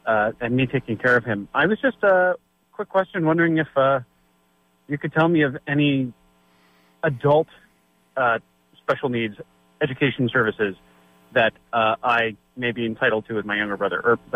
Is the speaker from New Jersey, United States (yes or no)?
yes; New Jersey, United States; I'm from New Jersey, and I have an autistic younger brother.